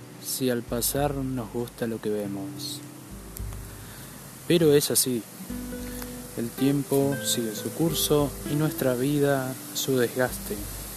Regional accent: Argentina; yo estoy en Argentina. Te preguntarás por qué hablo así, con acentos tan extraños. Bueno, es propio del lugar de donde soy.

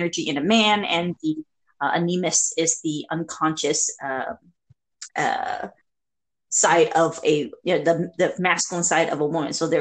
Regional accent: Cambodia; I'm from Cambodia.

